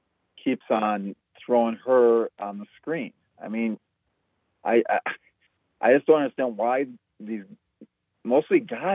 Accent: Durand, Wisconsin, United States; moved away as an adult; now in Los Angeles, United States; I'm from Durand, which is down by Eau Claire.

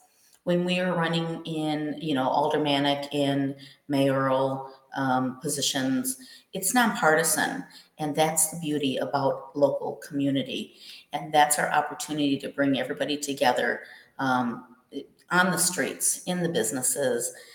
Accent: Waukesha, Wisconsin, United States; growing up in Waukesha, I know many of the families, both the Hispanic families and just every other nationality. We still had pockets of neighborhoods

